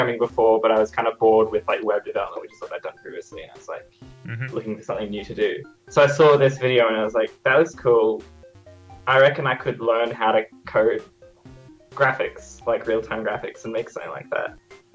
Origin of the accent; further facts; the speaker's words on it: Australia; we're from Australia and there's, like, no one, like, you know, the Australian scene's pretty small.